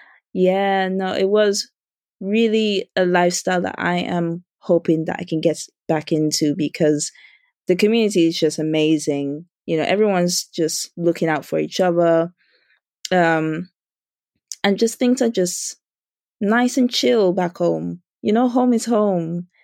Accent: Dominica; But yeah, I grew up in Dominica.

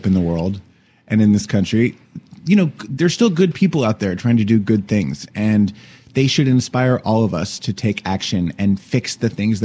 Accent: New Jersey, United States; Meanwhile, in New Jersey, another victory. I'm so proud of my home state.

